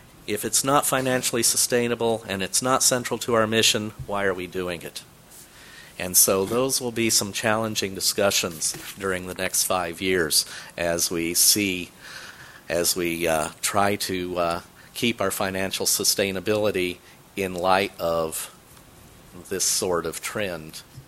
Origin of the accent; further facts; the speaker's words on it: Kansas, United States; they remind me of my home state of Kansas. They're flat.